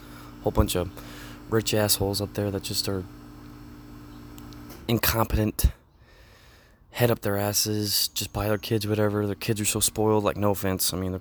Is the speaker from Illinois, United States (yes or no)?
no; Enid, Oklahoma, United States; born there; I was born in Enid, Oklahoma in 1999 on January 31st.